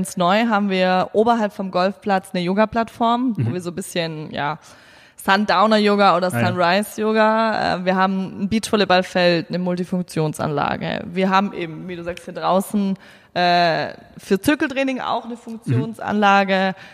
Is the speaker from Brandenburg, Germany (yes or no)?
no; Baden-Württemberg, Germany; Ich komme hier aus Haspelingen-Schwenningen.